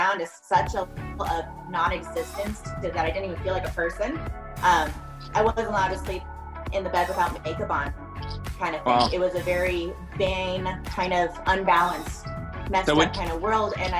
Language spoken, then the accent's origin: English; Mesa, Arizona, United States; So yeah, I'm born and raised in Arizona. And I born in Mesa. I now currently reside in Gilbert.